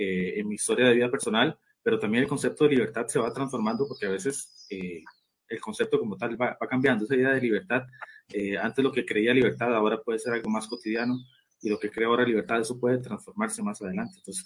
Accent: Costa Rica; Hola, buenos días. Soy de Costa Rica. Un gusto estar por acá.

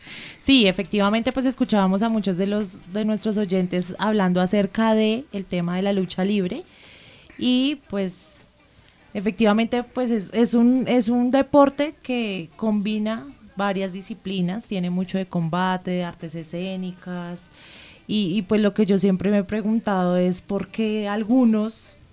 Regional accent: Colombia; a nosotros, como colombianos, nos llama la atención esa clase de lucha libre.

